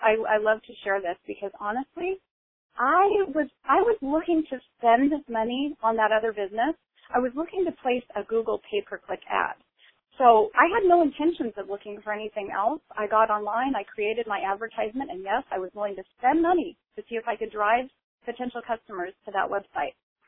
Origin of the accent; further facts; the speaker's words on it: Seattle, Washington, United States; now in Atlanta, United States; Well, I presently live in Atlanta, Georgia, but originally from Seattle, Washington.